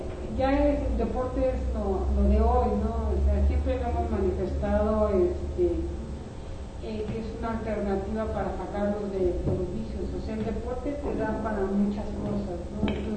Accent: Mexico; nosotros como mexicanos

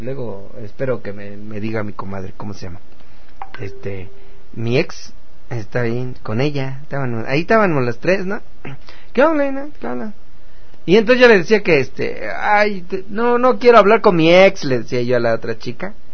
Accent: San Luis Potosí, Mexico; Yo soy de San Luis Potosí.

